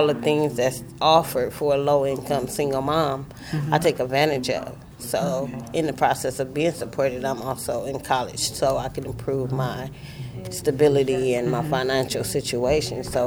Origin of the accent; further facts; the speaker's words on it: Oakland, California, United States; So as a, from kindergarten, mm-hmm. or from the baby, I was in East Oakland.